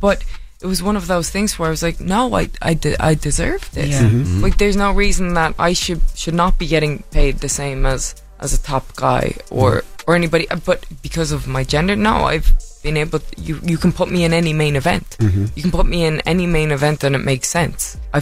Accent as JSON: {"language": "English", "country": "Ireland", "lives_now": "United States", "said": "And so I am so proud to be Irish. I am so proud of my heritage and everything that comes along with being Irish"}